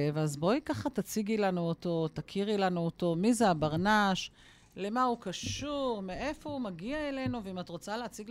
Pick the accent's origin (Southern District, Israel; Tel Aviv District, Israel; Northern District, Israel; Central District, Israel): Northern District, Israel; Kiryat Shmona; הגן שלי כשהייתי ילדה קטנה בקריית שמונה